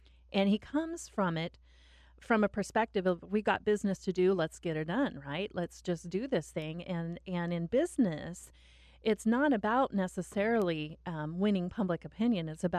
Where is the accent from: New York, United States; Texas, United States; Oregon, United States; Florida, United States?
Oregon, United States; And I am so proud to say that I'm from Oregon